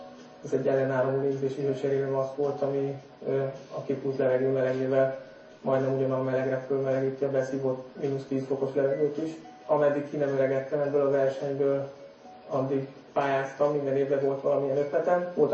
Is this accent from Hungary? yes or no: yes; Budapest, Hungary; born there; 1974-ben születtem Budapesten